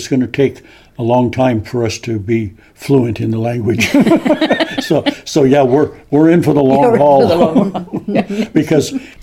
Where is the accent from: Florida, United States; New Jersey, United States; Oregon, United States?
Oregon, United States; I grew up in Oregon with all these majestic mountains, which are beautiful